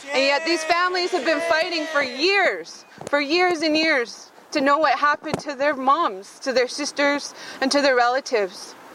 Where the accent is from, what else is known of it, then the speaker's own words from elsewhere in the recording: Canada; I'm Cree, Ojibwe, Dakota, and Blackfoot. I'm from Treaty 4. I'm not from this territory, so I'm a guest here, just like you are.